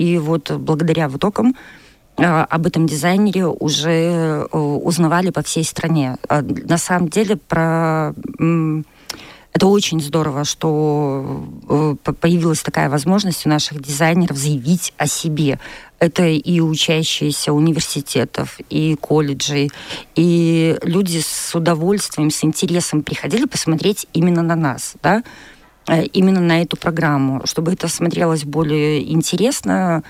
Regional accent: Belarus; насколько мы все белорусы разные

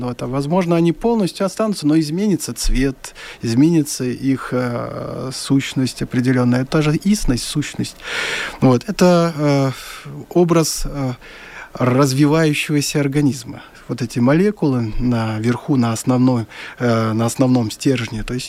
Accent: Belarus; я белорус, моя национальность такова, я живу в этой стране, и я хочу, чтобы меня знали как именно белорусского художника.

